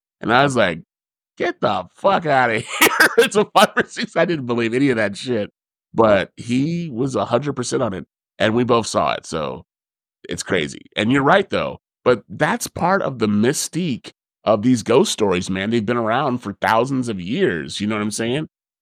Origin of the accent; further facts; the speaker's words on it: Las Vegas, Nevada, United States; It's in Las Vegas, as everybody knows I'm from Vegas.